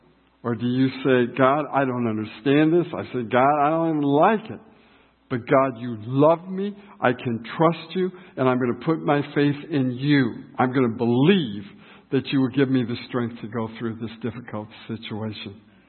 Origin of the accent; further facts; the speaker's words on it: Fort Wayne, Indiana, United States; I'm from Fort Wayne, Indiana, in Auburn, Indiana.